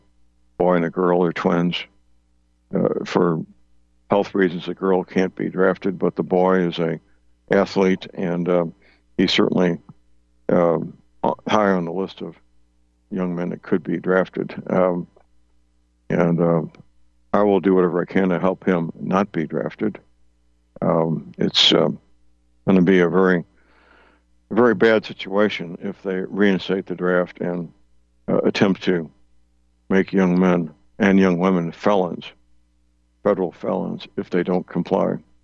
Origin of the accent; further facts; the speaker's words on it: United States; That's just who we were at that time, growing up in the United States in the 1950s and early 1960s.